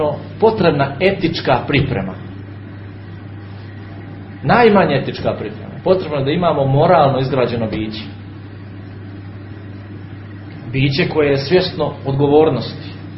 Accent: Montenegro; Postao je kod nas u Crnoj Gori pleme Ljubovića.

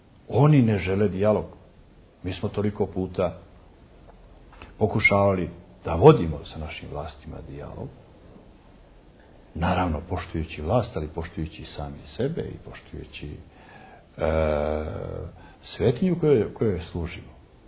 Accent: Montenegro; ja uvijek potenciram to da mi jesmo Srbi, ali mi smo i Crnogorci. Mi to ne dijelimo. To je kod nas jedno te isto.

